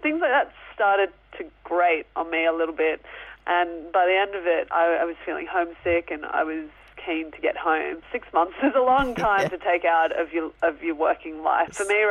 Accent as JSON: {"language": "English", "town": "Sydney", "region": "New South Wales", "country": "Australia", "tie": "born or raised there", "said": "growing up in Sydney in the suburbs."}